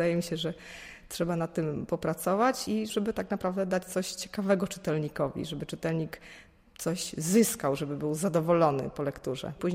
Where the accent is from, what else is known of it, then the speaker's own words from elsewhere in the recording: Silesian Voivodeship, Poland; ponieważ ja jestem ze Śląska